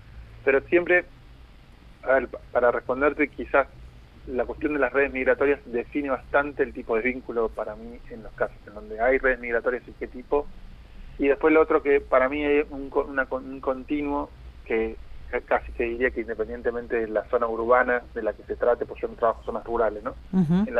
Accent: Corrientes, Argentina; en la ciudad de Corrientes. Además soy de Corrientes.

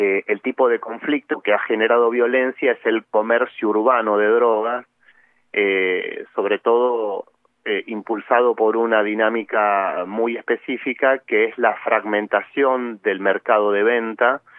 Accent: Buenos Aires, Argentina; now in Rosario, Argentina; Sí, soy porteño, más porteño que el Tortoni, pero ¿sí? Vivo en Rosario hace 30 años

